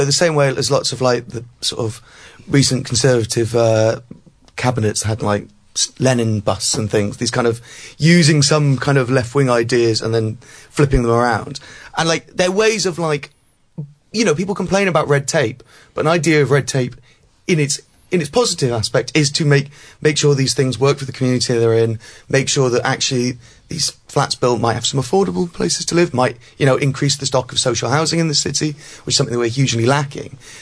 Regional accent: Cardiff, Wales, United Kingdom; I mean, I'm from Cardiff and we're kind of that much further down the road

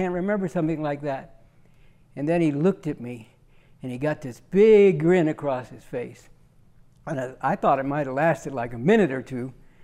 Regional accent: Berkeley, California, United States; I grew up in Berkeley. I was very fortunate to go to a high school. There was only one high school in the entire city, so everybody, of course, went to it.

